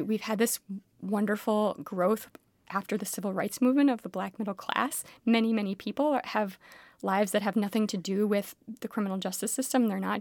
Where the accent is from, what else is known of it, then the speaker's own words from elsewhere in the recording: Philadelphia, Pennsylvania, United States; I mean, I grew up in Philly, so like I already was listening to hip hop